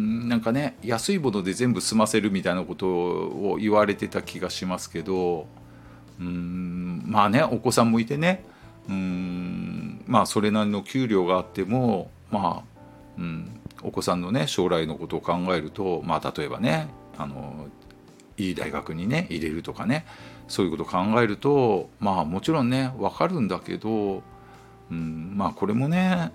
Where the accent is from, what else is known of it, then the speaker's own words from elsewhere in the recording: Miyazaki, Japan; 僕もね、あの宮崎のね九州の宮崎の田舎出身ですけどね